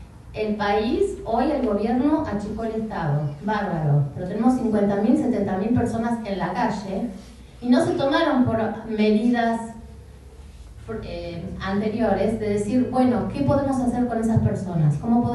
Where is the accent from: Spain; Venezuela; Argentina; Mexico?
Argentina; tengamos nuestra bandera argentina Y como argentinos